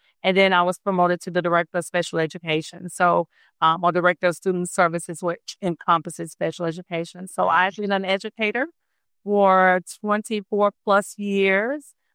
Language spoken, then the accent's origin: English; Alabama, United States; now in Wisconsin, United States; So I'm originally from Alabama. I'm here by way of my husband.